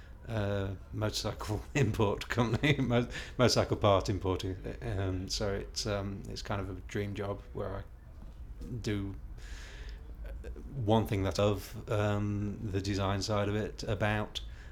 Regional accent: East Midlands, United Kingdom; now in Ipswich, United Kingdom; Because I'm originally from Lincolnshire, I always go to Cadwell Park for the British Superbikes, and living in Ipswich

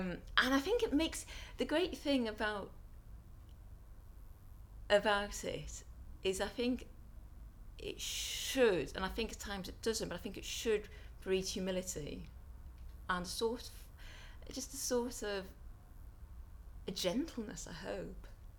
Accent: United Kingdom; born there; I'm a Christian because I was born in Britain, you know, it's, you know, what I was brought up

